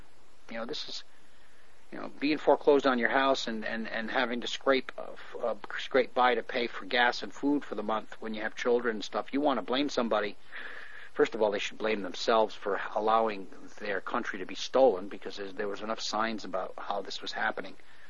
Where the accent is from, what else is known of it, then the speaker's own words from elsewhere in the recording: United States; And I say that as an American, and I'm saddened by the fact that that the suffering is starting to really increase for my countrymen.